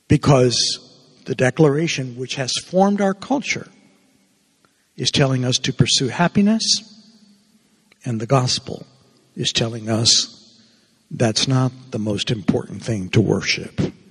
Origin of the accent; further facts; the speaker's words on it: Cuba; now in United States; I'm a refugee. I'm from Cuba. I came as running away from communism, so I love this country.